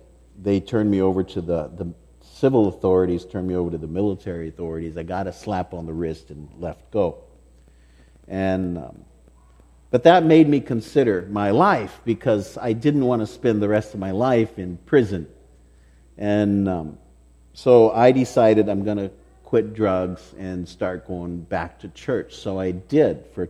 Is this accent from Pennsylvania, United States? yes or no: no; Logansport, Indiana, United States; because I was raised in Logansport, Indiana, not that far away from here